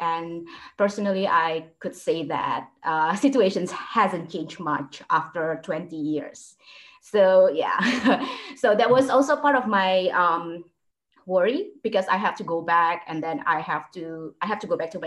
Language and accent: English; Indonesia; English is a second language; I'm an MPA second year student, and I'm from Indonesia